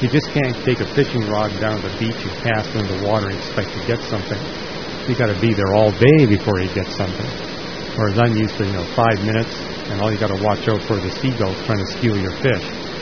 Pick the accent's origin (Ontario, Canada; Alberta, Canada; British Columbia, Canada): British Columbia, Canada; now in United States; There's so many people here in California, none of it's left. Or I grew up in British Columbia.